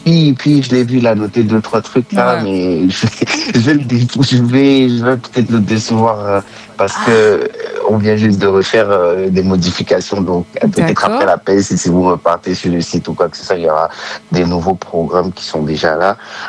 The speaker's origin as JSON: {"language": "French", "country": "Cameroon", "said": "Donc, c'est une identité qui nous appartient, nous, en tant que Camerounais."}